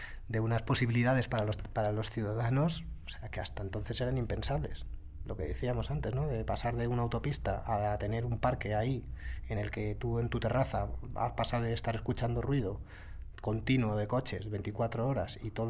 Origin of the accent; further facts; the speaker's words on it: Madrid, Community of Madrid, Spain; Y soy de Madrid, ¿eh?